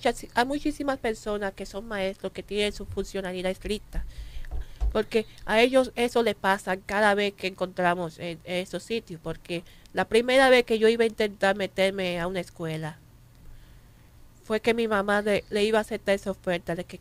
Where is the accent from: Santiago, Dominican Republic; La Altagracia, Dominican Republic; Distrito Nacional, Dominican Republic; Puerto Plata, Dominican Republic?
Distrito Nacional, Dominican Republic; Santo Domingo; Sí, soy aquí de Santo Domingo.